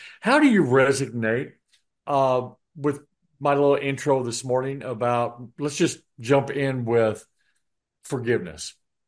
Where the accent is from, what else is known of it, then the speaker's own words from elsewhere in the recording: Midwest, United States; now in Houston, United States; Because I came from the Midwest and I was used to snow on certain. I don't have that in Houston and never will